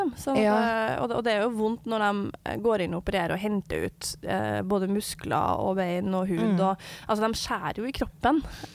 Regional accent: Levanger, Trøndelag, Norway; jeg kommer fra Levanger i Trøndelag

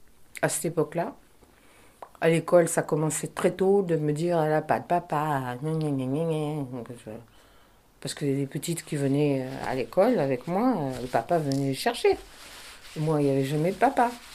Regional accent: Nice, Provence-Alpes-Côte d'Azur, France; born there; Je vais avoir 79 ans. Je suis née à Nice.

